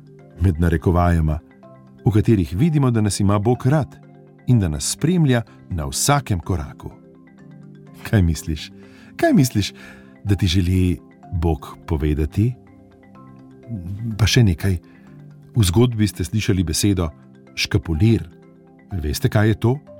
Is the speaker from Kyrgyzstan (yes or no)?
yes; Kyrgyzstan; Slovenian is a second language; Doma sem iz Kirgistana, pa sem več let živela in delala v tujini.